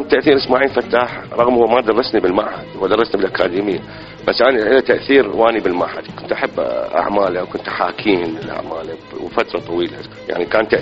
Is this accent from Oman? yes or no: no; Iraq; بينما عندنا بالعراق أو بالمنطقة العربية تشوفين تجارب كلش مهمة